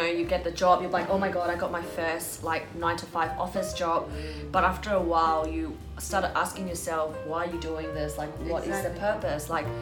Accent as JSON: {"language": "English", "country": "Australia", "said": "yeah, I'm from Australia. So that's why I can work here."}